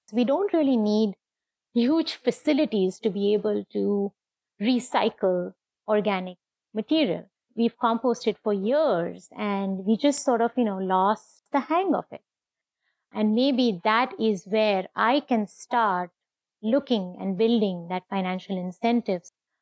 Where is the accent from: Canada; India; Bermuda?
India; Mumbai, Maharashtra; now in San Diego, United States; I'm a city girl. I grew up in Mumbai, lived in skyscrapers, have nothing to do with farms or land.